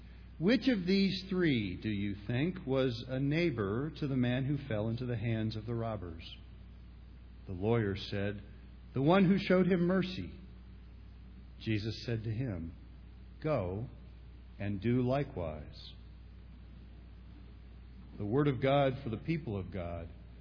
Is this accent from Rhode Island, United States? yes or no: no; Upper Arlington, Ohio, United States; when I was a little boy growing up in Upper Arlington, Ohio, just outside of Columbus.